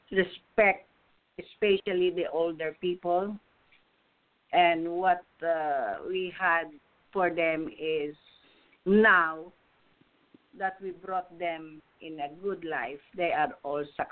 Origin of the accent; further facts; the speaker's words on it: Philippines; now in California, United States; Anyway, we came from the Philippines.